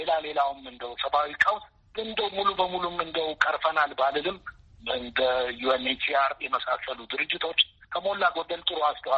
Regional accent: Addis Ababa, Ethiopia; እኔ ተወልጄ ያደኩት እዚሁ አዲስ አበባ ነው።

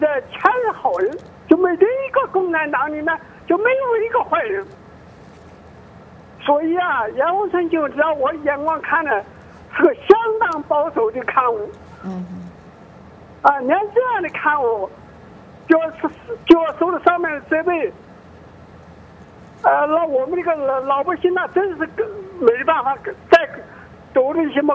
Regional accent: Anhui, China; 我是安徽的，我是阎王村就是老定户，个人定户

